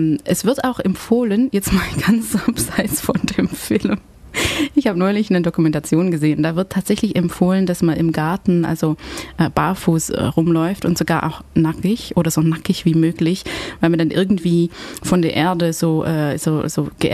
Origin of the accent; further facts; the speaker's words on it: Belgium; also als Belgierin, was die Deutsche von der Kreativität haben